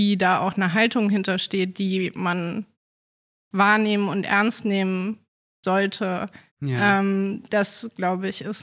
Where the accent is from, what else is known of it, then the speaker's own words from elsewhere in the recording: Hamburg, Germany; Ich habe in Lüneburg studiert. Mhm. Ich bin geborene Hamburgerin und ich bin dann, wollte unbedingt Hamburg verlassen, aber auch nicht so weit.